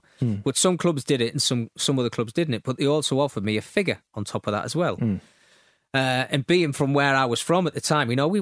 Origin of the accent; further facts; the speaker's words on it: Sunderland, North East England, United Kingdom; people think I'm a big Sunderland fan, which I am, you know, it's my hometown.